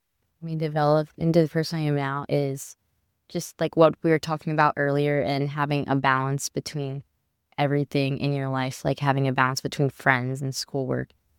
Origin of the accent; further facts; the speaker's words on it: North Carolina, United States; I'm from North Carolina, and a lot of people from my high school actually just go here.